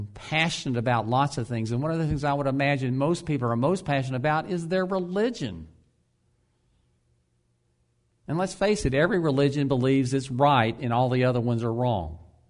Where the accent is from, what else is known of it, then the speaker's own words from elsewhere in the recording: the South, United States; Laura and I grew up in the South.